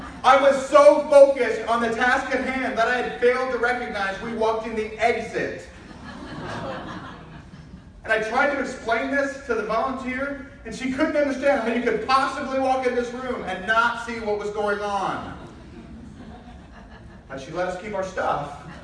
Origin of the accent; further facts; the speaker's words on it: St. Louis, Missouri, United States; also born or lived in Concordia, Nebraska; I'd already seen four different people that I knew from either Concordia, Nebraska, or growing up in St. Louis.